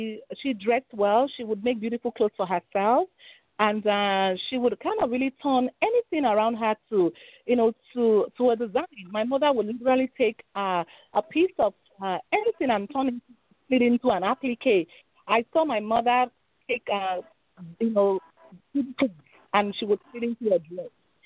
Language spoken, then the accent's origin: English; Lagos, Nigeria; That's where I grew up in Lagos, Nigeria.